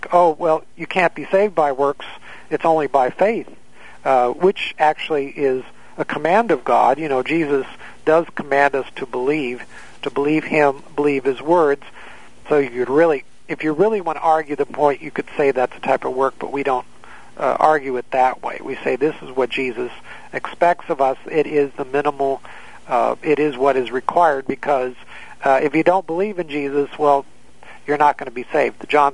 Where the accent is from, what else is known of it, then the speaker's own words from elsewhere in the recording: the West, United States; I grew up in the West, and I had some good friends in high school that were Mormon